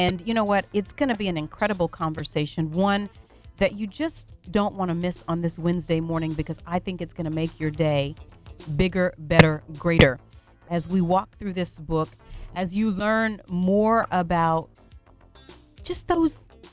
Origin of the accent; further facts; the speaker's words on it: Bunkie, Louisiana, United States; one of the big festivals that we always love and have loved as long as we can remember growing up in Bunkie is the Corn Festival.